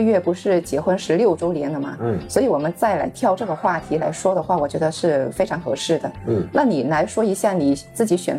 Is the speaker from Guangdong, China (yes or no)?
yes; Guangzhou, Guangdong, China; Hello， 我们是来自广州的两夫妻